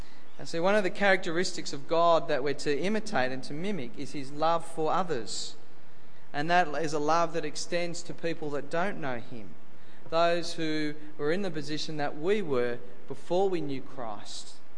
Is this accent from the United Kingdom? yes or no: no; Australia; I'm an Aussie bloke.